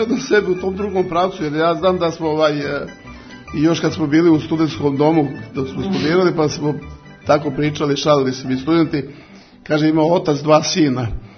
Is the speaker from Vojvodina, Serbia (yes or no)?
yes; Nova Pazova, Vojvodina, Serbia; also born or lived in Podgrmeč, Bosnia and Herzegovina; ja sam u Novu Pazovu došao posle prvog osnovne iz Bosanske krajine, rodom sam u Podgrmešu, ja to uvek ističem.